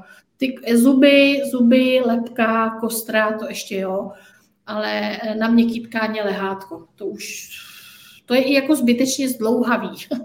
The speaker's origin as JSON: {"language": "Czech", "town": "Brandýs nad Labem", "region": "Central Bohemian Region", "country": "Czechia", "said": "Jo, tak já jsem z Brandýsa nad Labem a dělám terapie v Brandýse a pak mám terapeutovnu v Praze."}